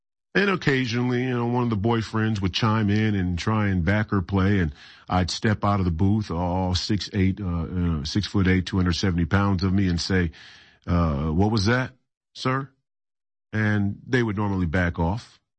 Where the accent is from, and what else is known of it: Minnesota, United States; born or raised there